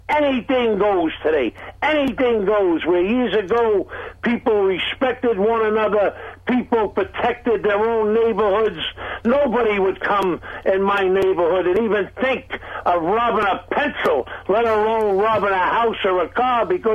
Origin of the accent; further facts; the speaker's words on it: United States; I don't want to kill nobody in this country. I'm an American, believe me.